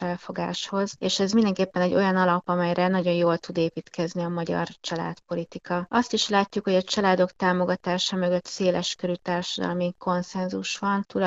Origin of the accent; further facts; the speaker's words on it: Hungary; hogy azért ezzel nem csak mi magyarok vagyunk így